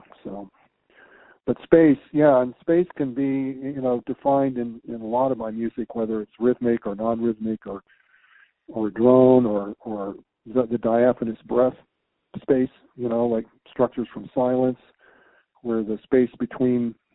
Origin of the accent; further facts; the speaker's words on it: San Diego, California, United States; growing up in San Diego in Southern Cal and going to the, you know, growing up in deserts and all